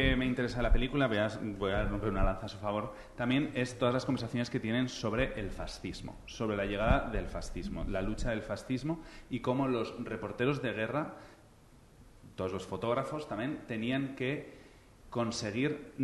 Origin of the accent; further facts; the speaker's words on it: Spain; Y además nosotros como españoles, pues también nos afecta